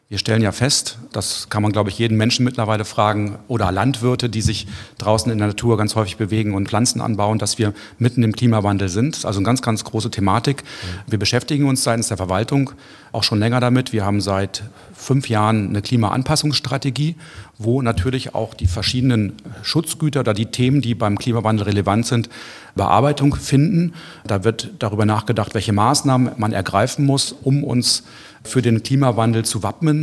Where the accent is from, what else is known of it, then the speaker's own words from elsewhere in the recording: Lower Saxony, Germany; born there; wohne in der Region Hannover, ich wohne in Burgdorf, ich bin schon seit über 30 Jahren hier im Raum. Gebürtig komme ich aus dem Landkreis Hildesheim, ist also gar nicht so weit weg.